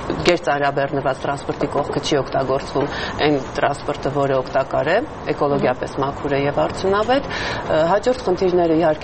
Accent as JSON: {"language": "Armenian", "region": "Yerevan", "country": "Armenia", "said": "քաղաքացու մեջից ենք մենք բոլորս, Երևանից ենք, բոլորս ամեն օր առնչվում ենք այս խնդիրներին"}